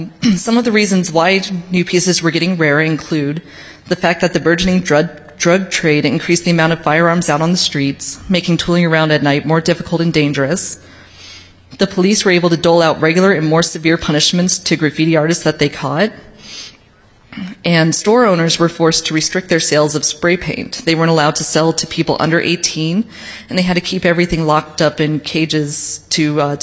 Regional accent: United States; I can't pronounce it. I'm from America. We don't care about anything outside of America, really.

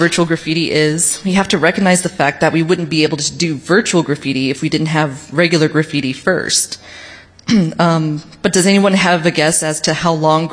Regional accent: United States; I can't pronounce it. I'm from America. We don't care about anything outside of America, really.

